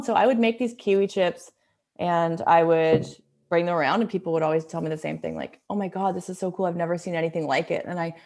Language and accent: English; Ontario, Canada; moved away as an adult; also born or lived in Whistler; now in Squamish, Canada; I'm originally from Ontario and I came out to visit a friend in Whistler when I was 19, and I ended up living there for 5 years and then was in the city for about a decade. And then we decided to meet in the middle and buy in Squamish